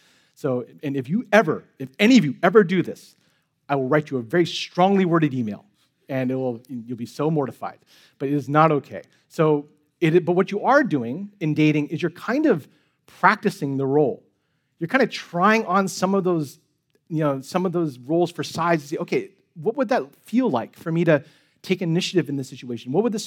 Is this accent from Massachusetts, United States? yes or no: no; San Francisco, California, United States; So I grew up in San Francisco, which is a really progressive city.